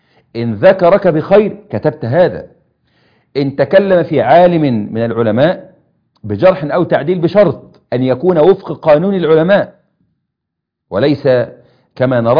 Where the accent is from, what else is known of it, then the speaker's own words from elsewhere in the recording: Egypt; عندنا في مصر